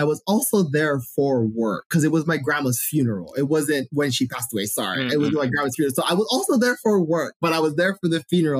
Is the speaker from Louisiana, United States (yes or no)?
no; Waianae, Hawaii, United States; now that you found that I'm from Waianae and I'm a college graduate.